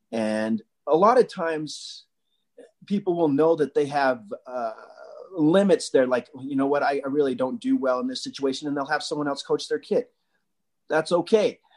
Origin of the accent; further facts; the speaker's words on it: Wasatch, Utah, United States; we had a community we grew up in Wasatch, and he spent 20 years building that community.